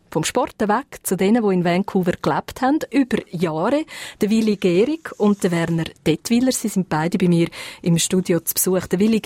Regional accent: Switzerland; Und ja, bei uns in der Schweiz verändert

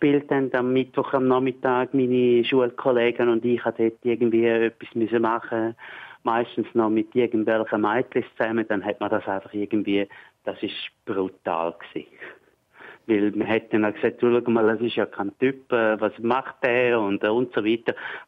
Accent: Herisau, Appenzell Ausserrhoden, Switzerland; Ich bin in Herisau aufgewachsen, im Appenzellischen.

